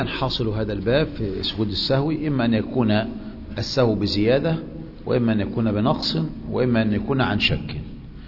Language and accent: Arabic; Egypt; لكن احنا كمصريين ما ينفعش